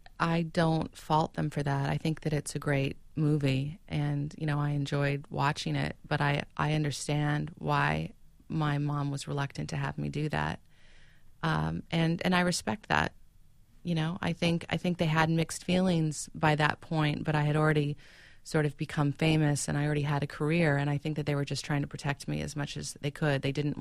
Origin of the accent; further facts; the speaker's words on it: Sacramento, California, United States; but I am performing actually at a jazz festival in Sacramento this May, which is my hometown.